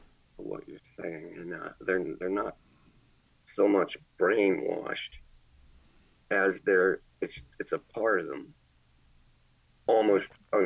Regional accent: Sharon, Pennsylvania, United States; My whole childhood, my whole life, I grew up in Sharon, Pennsylvania, which is northwest corner of Pennsylvania near Erie.

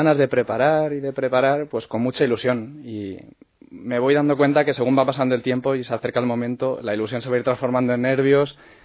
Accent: Alcorcón, Community of Madrid, Spain; also born or lived in Calatayud; Pues yo tengo 23 años, mi familia es de Granada, yo nací en Calatayud y desde los 3 años pues he vivido en Alcorcón.

